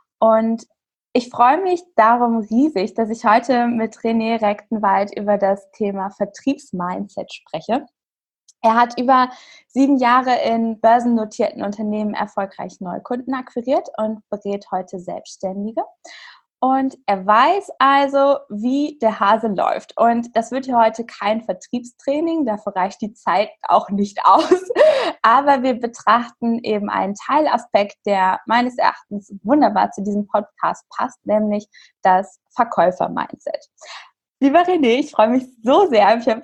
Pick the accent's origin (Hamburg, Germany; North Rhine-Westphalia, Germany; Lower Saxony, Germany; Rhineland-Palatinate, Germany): Lower Saxony, Germany; Hanover; ich komme aus Hannover. Ich kenne das Business.